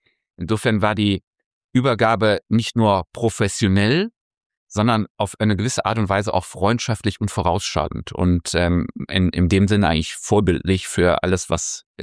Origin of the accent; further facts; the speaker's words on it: Wuppertal, North Rhine-Westphalia, Germany; Also ich komme aus Wuppertal, geboren in Wuppertal. Es ist meine Heimatstadt.